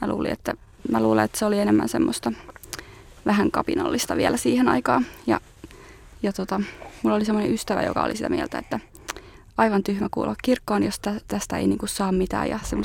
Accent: Kangasala, Pirkanmaa, Finland; niin Kangasalta mä oon kotoisin

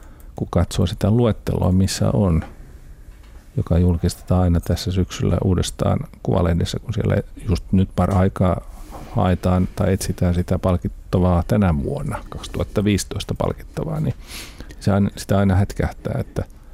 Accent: Central Finland, Finland; Kyllä mä varmaan olen keskisuomalainen, koska tavallaan niin pitkälle kuin meidän sukua on tutkittu tai löytyy kirkonkirjoja, niin suku on asunut hyvin sekä äidin suku että isän suku hyvinkin

